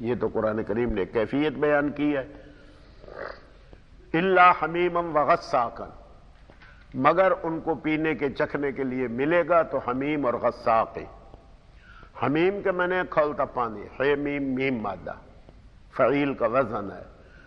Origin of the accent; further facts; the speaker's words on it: Punjab, Pakistan; ہم دیہات کے رہنے والے تھے اور ہمارے قریب جنگ شہر تھا مثلا, ہندو مسلم کی زبان الگ تھی, حالانکہ بولتے سب پنجابی تھے